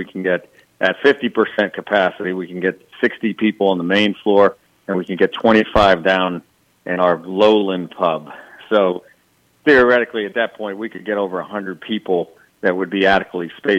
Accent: New England, United States; now in Pennsylvania, United States; I mean, I'm from New England originally.

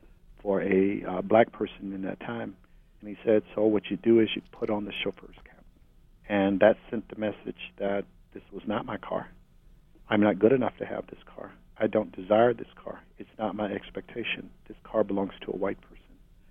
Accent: Mobile, Alabama, United States; also born or lived in Harlem, New York; I was probably 11 or 12 years old, down in Mobile. I was born in Harlem, but raised in Mobile, Alabama.

